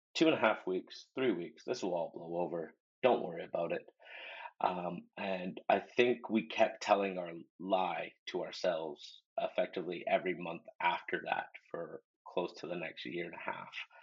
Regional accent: Canada; moved away as an adult; now in United Kingdom; I'm Canadian originally, but I originally came over to the United Kingdom in 2011 to go to university here in Scotland.

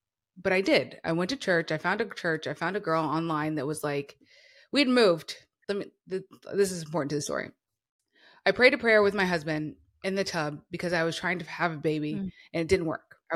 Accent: Marietta, Georgia, United States; was Marietta, Georgia. Okay. And so I knew that when I lived there, that this was not it.

